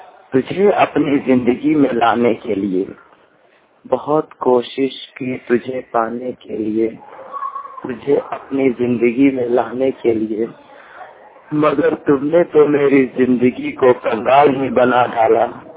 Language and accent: Hindi; Bihar, India; और मैं बिहार से हूँ और 100% ब्लाइंड।